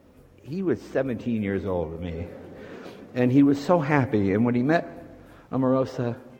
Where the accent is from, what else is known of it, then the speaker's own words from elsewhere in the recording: New England, United States; You know, I grew up in New England.